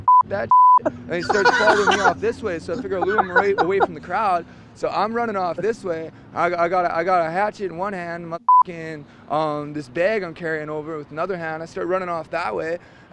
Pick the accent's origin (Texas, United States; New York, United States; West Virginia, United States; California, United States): West Virginia, United States; Sophia; Sophia, West Virginia.